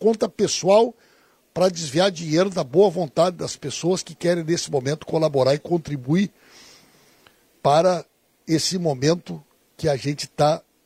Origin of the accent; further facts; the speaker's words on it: Rio Grande do Sul, Brazil; Muito obrigado mais uma vez, como gaúcho, pela dedicação